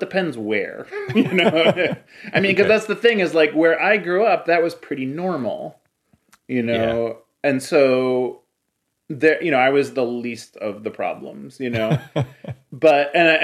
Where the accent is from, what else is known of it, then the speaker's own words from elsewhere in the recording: Cleveland, Ohio, United States; You know, I grew up in Cleveland, you know, in the post-steel, you know, through the recession of the 80s.